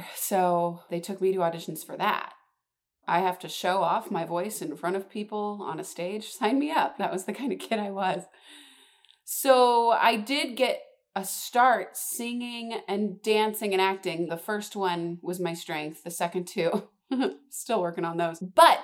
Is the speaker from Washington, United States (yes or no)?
yes; Seattle, Washington, United States; I was raised in Seattle area by two music educators